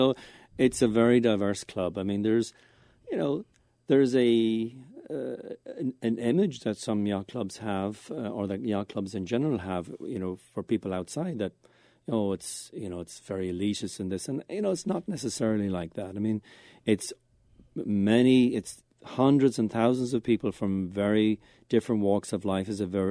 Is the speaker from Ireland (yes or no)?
yes; Ireland; moved away as an adult; now in San Francisco, United States; I grew up in Ireland. I was born in Ireland. And Dublin was my last city before I moved to San Francisco in 97.